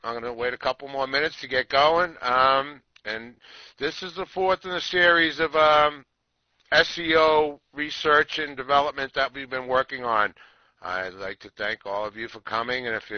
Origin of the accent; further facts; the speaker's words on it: New Jersey, United States; Like I said … I'm from New Jersey.